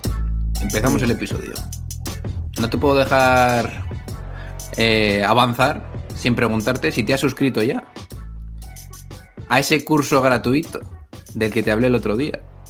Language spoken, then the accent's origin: Spanish; Dominican Republic; porque soy dominicano, no me he casado.